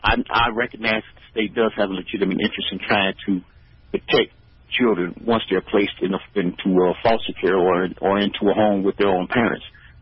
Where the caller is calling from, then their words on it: United States; I'm calling from Midtown.